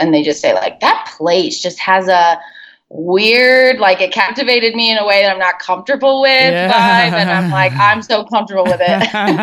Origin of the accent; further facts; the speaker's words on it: Connecticut, United States; moved away; I'm originally from Connecticut. If anyone is listening that's from New England, shout out to you.